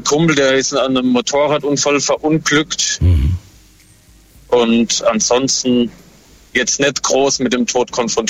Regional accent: Mutterstadt, Rhineland-Palatinate, Germany; Ich komme aus Mutterstadt, aus Rheinland-Pfalz.

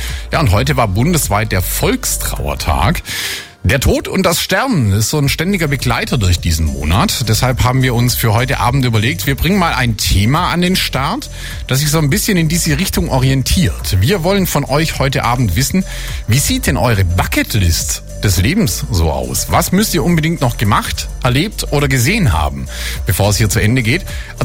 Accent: Baden-Württemberg, Germany; Also für den Schwaben oder für uns Baden-Württemberger fängt ja quasi hinter Mannheim Südschweden an.

